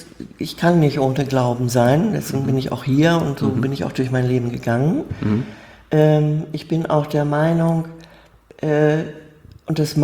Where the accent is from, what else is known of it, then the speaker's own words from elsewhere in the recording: Bremen, Germany; Ich bin einfach aufgewachsen in Bremen, zur Schule gegangen, habe Abitur gemacht